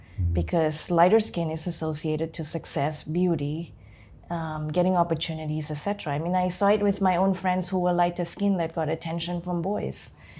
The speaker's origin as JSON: {"language": "English", "country": "India", "said": "And as an Indian woman, like, I had to learn to shave because we have a lot of hair on us"}